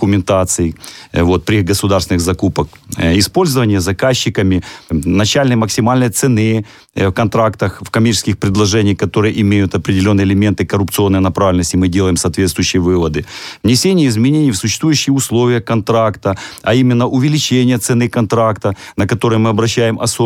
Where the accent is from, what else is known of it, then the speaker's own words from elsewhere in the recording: Crimea, Ukraine; Вот мы пожили в украинском Крыму, мы видели уровень коррупции и как с ней борются, и мы уже 8 лет находимся в российском Крыму.